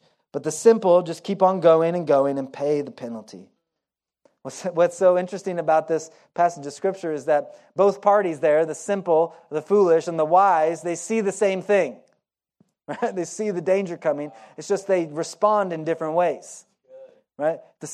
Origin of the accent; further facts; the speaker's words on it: Oklahoma, United States; I grew up in Oklahoma. We have tornadoes there.